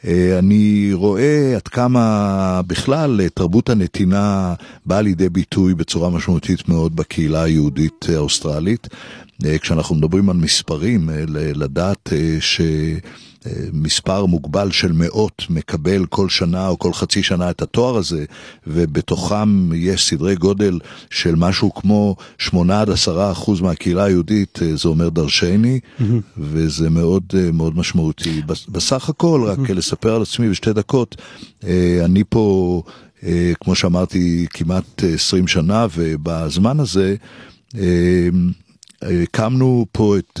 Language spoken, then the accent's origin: Hebrew; Jerusalem, Jerusalem District, Israel; now in Melbourne, Australia; על אף שאנחנו חיים כבר מעל עוד מעט שני עשורים במלבורן, באוסטרליה, אני עדיין רואה את עצמי ירושלמי לכל דבר